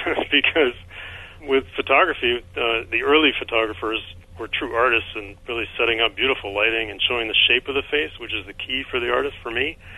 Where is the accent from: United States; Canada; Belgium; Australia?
Belgium; Brussels, Brussels-Capital Region; In Brussels, Belgium.